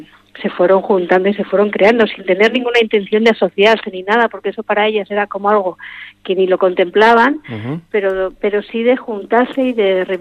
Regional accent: Okondo, Basque Country, Spain; yo lo conozco porque soy de aquí, de Oquendo

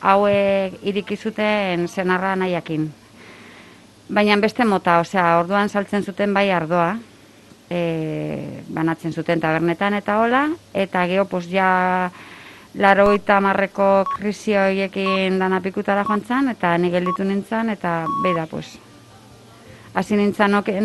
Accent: Astigarraga, Basque Country, Spain; ni neutrala naiz, ni Astiarrakoa naiz, ni beti hori esaten dut

